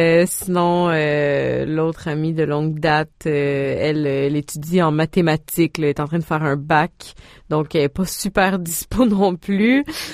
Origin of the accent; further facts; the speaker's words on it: Sainte-Anne-de-la-Pérade, Quebec, Canada; Moi, je suis née à Sainte-Anne-de-la-Pérade, dans le coin de Trois-Rivières, donc j'ai grandi là.